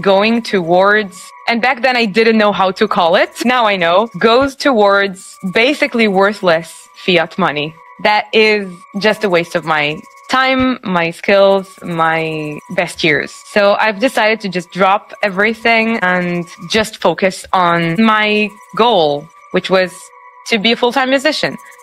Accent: Israel; From Israel. So I come from a very musical family.

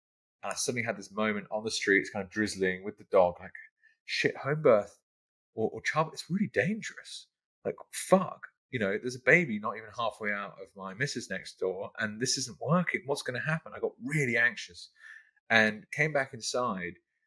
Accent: England, United Kingdom; moved away as an adult; also born or lived in London; now in Australia; So I moved to Australia at the very end of 2019. My wife and I'm English, she's Australian. We were living in London up to like in 2019

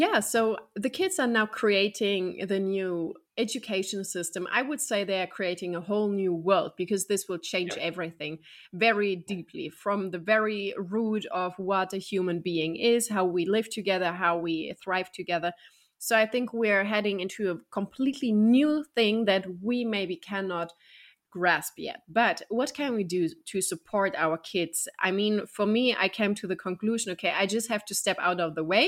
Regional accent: Germany; English is a second language; Where I'm from Germany, I look very, very German

